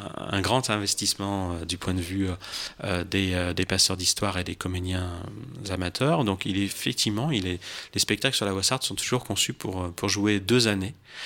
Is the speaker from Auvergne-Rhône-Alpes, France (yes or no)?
yes; Lyon, Auvergne-Rhône-Alpes, France; je suis lyonnais, hein, puisque je ne peux pas avoir que des qualités. Voilà. Je suis lyonnais